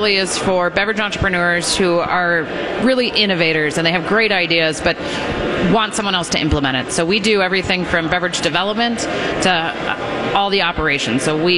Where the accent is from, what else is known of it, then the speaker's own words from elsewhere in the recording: Milwaukee, Wisconsin, United States; So I grew up in Milwaukee, if that tells you anything about how I got started in beer.